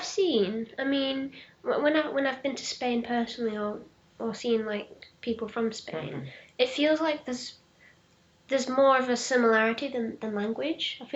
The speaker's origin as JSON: {"language": "English", "country": "United Kingdom", "said": "But as a person, it's a bit weird because I'm British."}